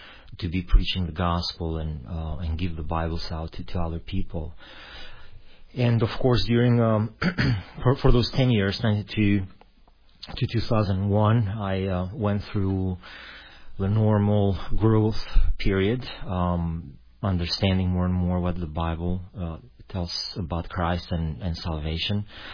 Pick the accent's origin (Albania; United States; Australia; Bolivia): Albania; born there; English is a second language; I was born in Albanian. I was born in 71, born during the communist regime. Both on my parents' sides, they came from dissident families. I never heard about Christ. It came from Eastern Orthodox families.